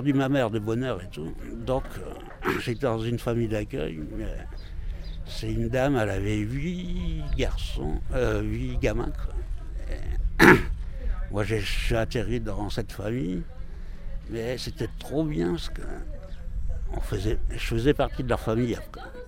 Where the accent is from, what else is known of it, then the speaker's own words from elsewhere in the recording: Hauts-de-France, France; Puis moi, je suis du Nord.